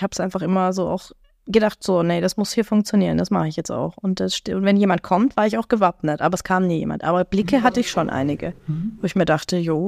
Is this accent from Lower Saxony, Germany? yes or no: no; Stuttgart, Baden-Württemberg, Germany; ich komme ja aus Stuttgart